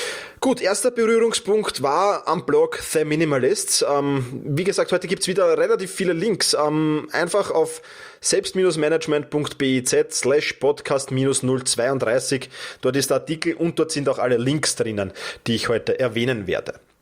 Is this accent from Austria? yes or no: yes; Austria; bei uns in Österreich